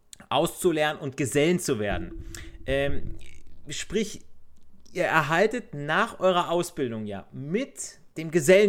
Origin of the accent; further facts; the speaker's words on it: Italy; now in Germany; genauso wie ich, ja, ich bin Italiener